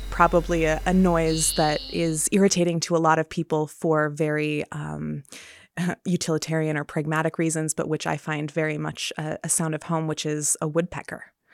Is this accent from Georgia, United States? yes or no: no; Montana City, Montana, United States; growing up outside of Helena, I grew up in Montana City, which is about 10 miles south of Helena. It was such a sunny valley.